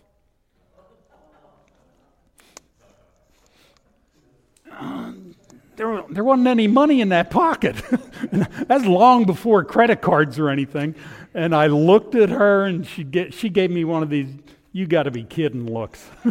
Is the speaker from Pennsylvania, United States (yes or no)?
yes; Pittsburgh, Pennsylvania, United States; As most of you know, I come from Pittsburgh, Pennsylvania. I was born and raised there. I've got the accent to prove it